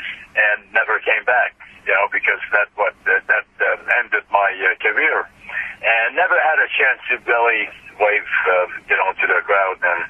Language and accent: English; Montreal, Quebec, Canada; when I grew up in Montreal